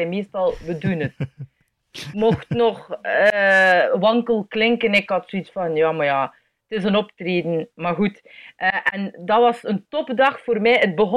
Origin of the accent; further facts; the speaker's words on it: Belgium; Ik ben een impro-comedian uit België.